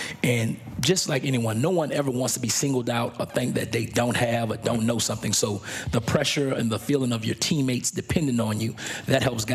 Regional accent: Louisiana, United States; I'm from Louisiana where it's flat. It's kind of, you know, basic.

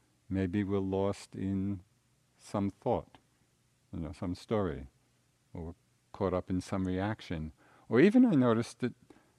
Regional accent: Massachusetts, United States; I mean, I'm from Central Mass. It didn't mean anything to me

